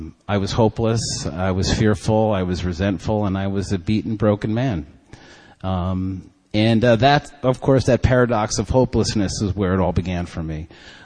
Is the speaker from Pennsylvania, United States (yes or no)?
no; New York, United States; I grew up here in New York.